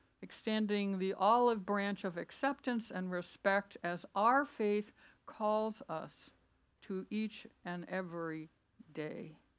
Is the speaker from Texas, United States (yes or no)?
no; Massachusetts, United States; as we used to have in my hometown back in Massachusetts.